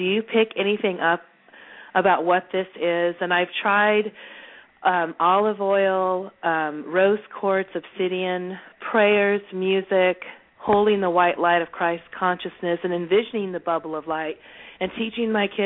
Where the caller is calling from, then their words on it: California, United States; I'm calling from California.